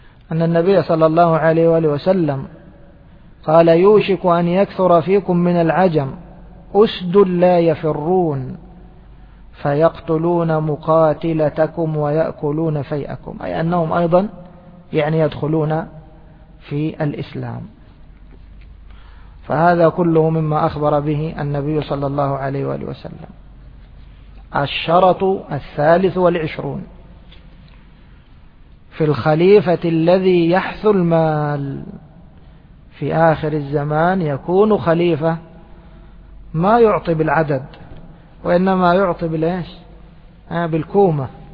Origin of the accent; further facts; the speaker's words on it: Egypt; احنا نقول عندنا في مصر بلاش بالكبشة